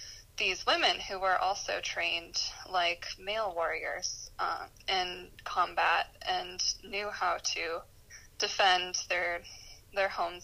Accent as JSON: {"language": "English", "town": "Los Angeles", "region": "California", "country": "United States", "tie": "born or raised there", "said": "I am a Chickasaw citizen, and I was born and raised here in Tongva land in Los Angeles"}